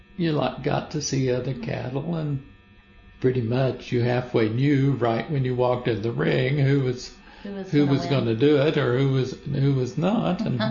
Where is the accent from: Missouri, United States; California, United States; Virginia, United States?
Missouri, United States; Ozark; born or raised there